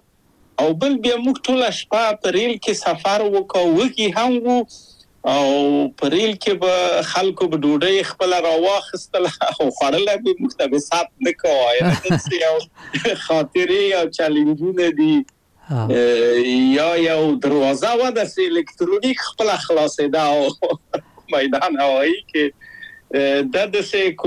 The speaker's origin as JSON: {"language": "Pashto", "region": "Kabul", "country": "Afghanistan", "moved": "as an adult", "lives_now": "Czechoslovakia", "said": "او زه له کابله په یو دولتي بورس چکسلواکیا ته راغلم."}